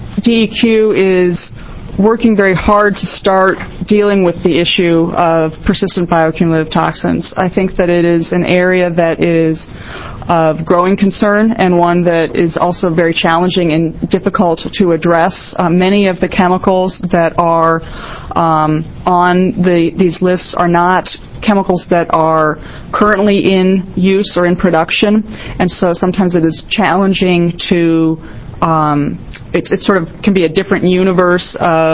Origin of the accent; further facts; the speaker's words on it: Ohio, United States; Senator Shields, I grew up near the Cuyahoga River, so I'm familiar with the issues.